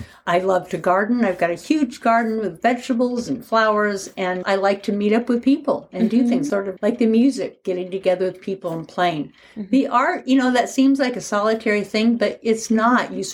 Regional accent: Portland, Oregon, United States; And I'm from Portland, Oregon.

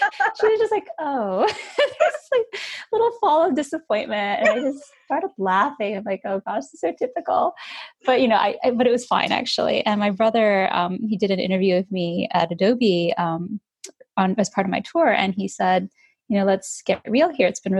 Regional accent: United States; It's not a culture that wears their heart on their sleeves the way I think Americans do, and obviously we're all American as well

